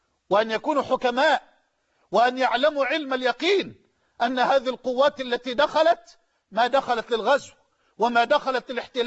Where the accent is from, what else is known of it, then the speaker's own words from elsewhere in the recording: Egypt; وأسأل الله كذلك أن يجعل بلدنا مصر أمنا أمانا سخاء رخاء